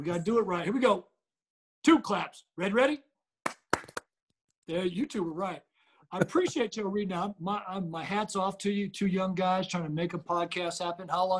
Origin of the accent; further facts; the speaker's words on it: San Diego, California, United States; I play with my buddies I grew up with in San Diego home